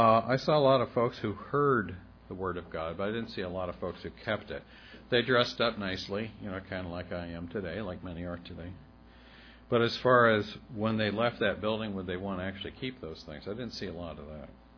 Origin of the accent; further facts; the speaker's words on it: Pennsylvania, United States; It reminds me of I was raised in the Amish country in Pennsylvania.